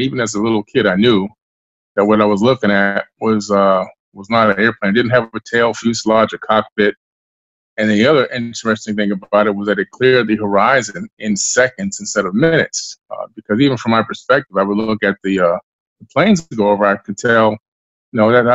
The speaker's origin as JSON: {"language": "English", "town": "Queens", "region": "New York", "country": "United States", "lives_now": "Florida, United States", "said": "We moved from New York, Queens, New York, all the way to Oak Bluff, Florida."}